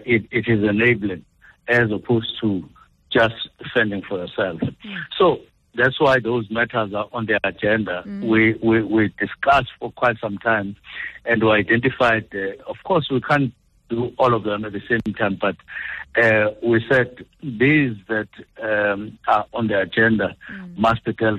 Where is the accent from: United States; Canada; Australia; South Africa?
South Africa; Mbangi, KwaZulu-Natal; Look, I come from Mbangi in KZN myself